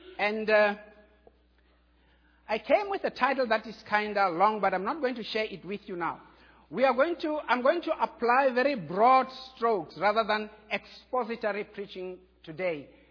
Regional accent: South Africa; born there; Even though I was born in South Africa, I was asked to greet you like that.

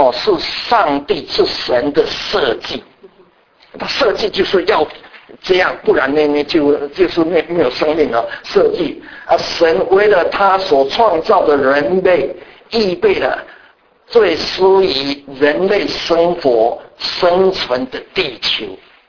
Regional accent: Taiwan; accent: Taiwanese Mandarin; 这个我是台湾国语啊，所以我不知道

